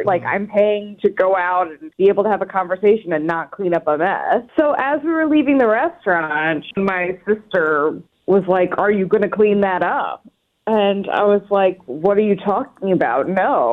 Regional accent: Perry Hall, Maryland, United States; from Perry Hall.

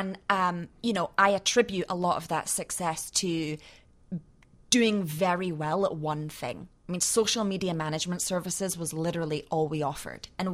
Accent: Edinburgh, Scotland, United Kingdom; moved away as an adult; now in Chicago, United States; I'm from Edinburgh, Scotland. Yep. And I moved to Chicago 10 years ago. In fact, 10 years ago this month.

